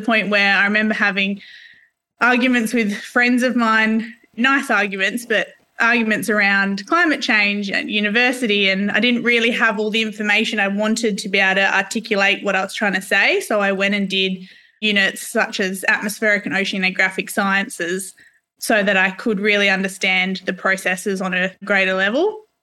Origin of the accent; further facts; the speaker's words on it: Western Australia, Australia; I grew up in the Wheat Belt region of Western Australia